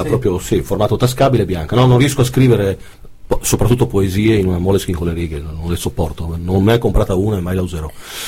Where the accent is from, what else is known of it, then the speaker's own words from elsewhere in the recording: Trieste, Friuli-Venezia Giulia, Italy; Io vengo da Trieste, in Italia ovviamente, ho 42 anni